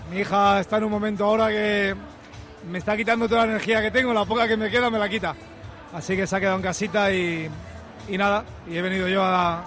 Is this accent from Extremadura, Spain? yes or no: no; Madrid, Community of Madrid, Spain; yo soy un madrileño alicantino casi ya.